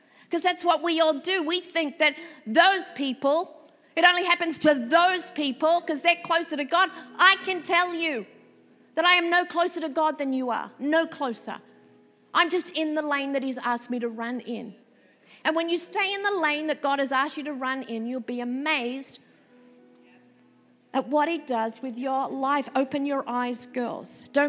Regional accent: Sydney, New South Wales, Australia; I'm an Aussie chick. I grew up in Sydney suburbia.

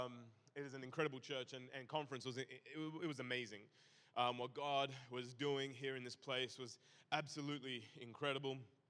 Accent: Australia; I am from Australia.

